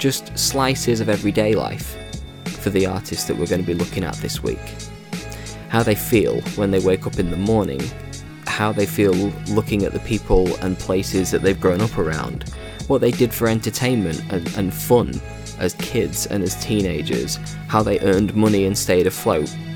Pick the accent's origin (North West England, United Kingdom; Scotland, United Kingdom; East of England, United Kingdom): North West England, United Kingdom; Stockport; From the streets of Stockport, my hometown, to the streets of South Central Los Angeles, and back to Brooklyn and back